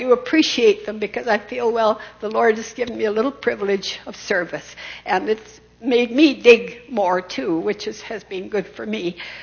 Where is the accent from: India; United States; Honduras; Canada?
Canada; Vancouver, British Columbia; I'm from Vancouver up in Canada.